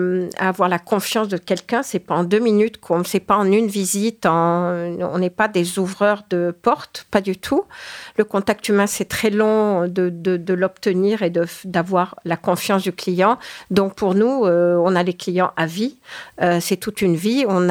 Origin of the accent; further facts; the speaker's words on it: Provence-Alpes-Côte d'Azur, France; moved away as an adult; now in Paris, France; toute mon enfance était en Provence et j'avais qu'une envie à 18 ans